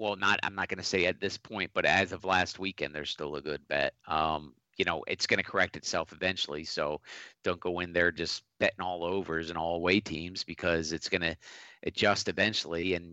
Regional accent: Philadelphia, Pennsylvania, United States; and again, I'm from Philly, so I can say

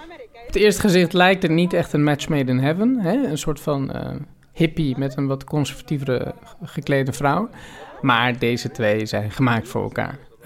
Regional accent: Amsterdam, North Holland, Netherlands; ik kom uit Amsterdam, ik kom uit Nederland.

